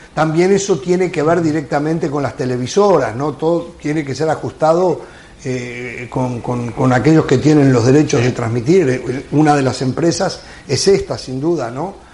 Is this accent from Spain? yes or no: no; Uruguay; hoy yo les contaba que en mi país están pensando en esa cancha reanudar el campeonato uruguayo